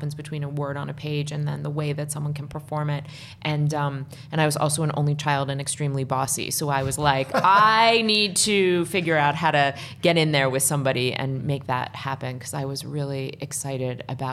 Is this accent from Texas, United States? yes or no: no; Washington, District of Columbia, United States; I grew up in Washington, D.C., and so I went to Arena Stage